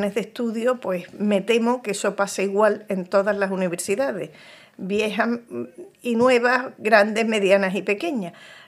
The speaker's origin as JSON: {"language": "Spanish", "town": "Seville", "region": "Andalusia", "country": "Spain", "said": "me ofrecieron venirme a Sevilla, que yo soy sevillana, a una universidad nueva que empezaba"}